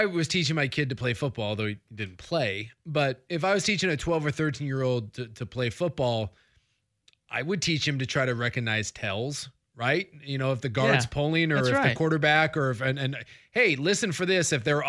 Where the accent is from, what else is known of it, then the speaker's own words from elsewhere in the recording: Salem, United States; I grew up in Salem. Sprague is like Lincoln.